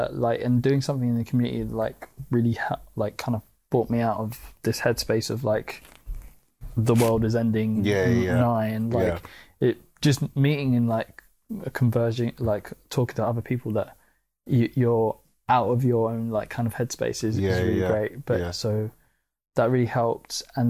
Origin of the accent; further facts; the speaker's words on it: Norwood Junction, London, United Kingdom; Like I grew up in Norwood Junction, like from when I was 3 years old.